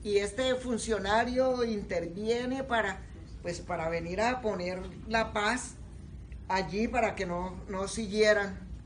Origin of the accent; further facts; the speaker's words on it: Colombia; Yo me acuerdo cuando tumbaron en mi país al dictador Rojas Pinilla. Yo era una niña